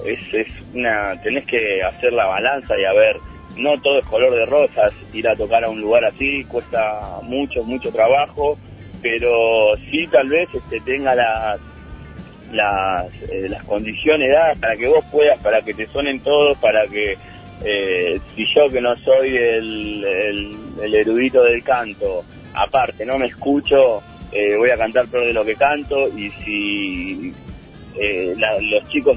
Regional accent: Luzuriaga, Buenos Aires Province, Argentina; yo soy de Lusuriaga y siempre fuimos de la banda de Lusuriaga, ¿no? Oriunda de...

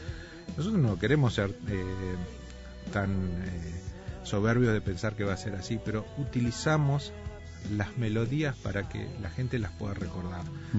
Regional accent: Argentina; nosotros somos argentinos, presentamos nuestro disco en Argentina, tocamos en Argentina continuamente y tenemos muchos seguidores en Argentina.

